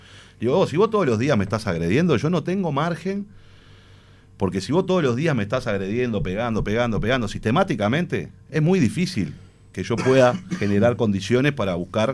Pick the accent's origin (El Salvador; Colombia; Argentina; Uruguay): Uruguay; Pero yo del otro lado tengo dirigentes políticos que representan una porción importante de mi pueblo. Porque si están ahí es porque representan una porción importante de la sociedad uruguaya.